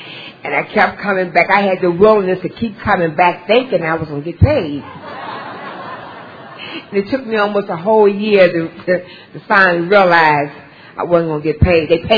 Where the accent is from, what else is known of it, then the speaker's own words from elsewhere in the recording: Washington, D.C., District of Columbia, United States; I forgot to mention at first, I'm from Washington, D.C.